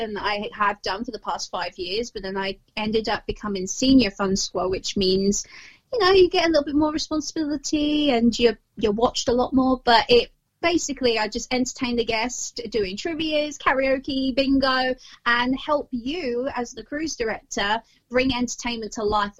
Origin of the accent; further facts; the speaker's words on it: Bermondsey, London, United Kingdom; now in Horsham, United Kingdom; I am 28 years old, and I am originally from Bermondsey in London, but now I live in West Sussex in Horsham.